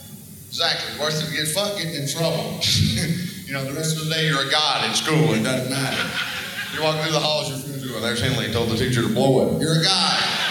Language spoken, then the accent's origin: English; Oxford, Alabama, United States; I'm from Oxford, Alabama. Not really a town, just an exit.